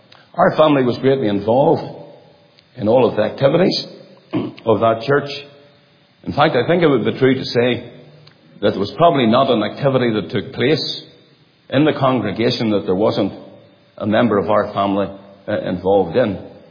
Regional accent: Northern Ireland, United Kingdom; I was brought up in County Down, between the towns of Stainfield and Carrickduff, out there in a rural area. The area is known as the Ockley Hill. Our family were Presbyterians.

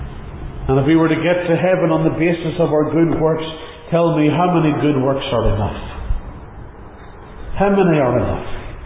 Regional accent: Northern Ireland, United Kingdom; My citizenship is still back in the United Kingdom. I'm still from Northern Ireland. It's still the place of my birth and where I identify with. But I am here as an alien resident from another place.

